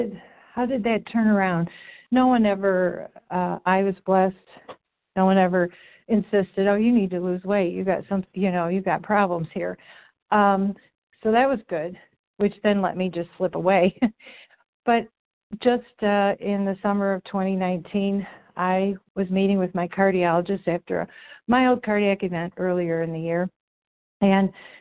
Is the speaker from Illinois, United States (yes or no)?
no; Oregon, Ohio, United States; I'm from Oregon, Ohio.